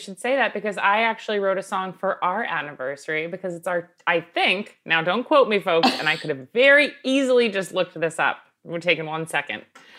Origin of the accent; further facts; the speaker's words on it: New York, United States; This guy kind of looks like everyone's dad I knew growing up in Long Island.